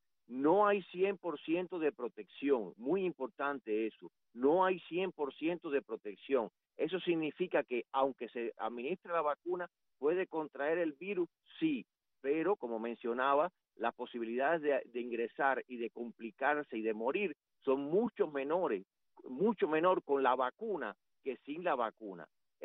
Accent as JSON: {"language": "Spanish", "country": "Cuba", "said": "como médico y como cubano"}